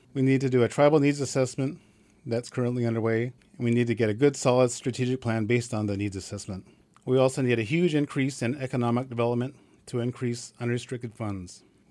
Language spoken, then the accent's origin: English; Sitka, Alaska, United States; I was born and raised in Sitka.